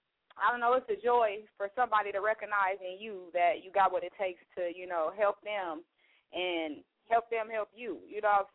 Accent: Inglewood, California, United States; I grew up in Inglewood.

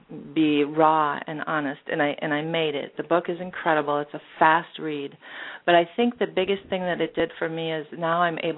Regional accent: Midwest, United States; also born or lived in Green Bay, Wisconsin; I was born in Green Bay, Wisconsin, and was raised in the Midwest, you know, typical Irish Catholic home.

